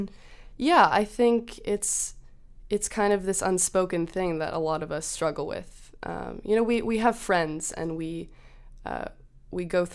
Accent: Los Angeles, California, United States; I'm from Los Angeles, and I live in Copley

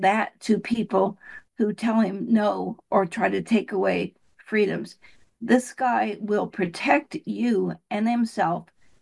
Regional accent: Appalachia, United States; Well, I was raised in Appalachia and we lived in an old corn crib. We didn't have any electricity, no running water, no sounds.

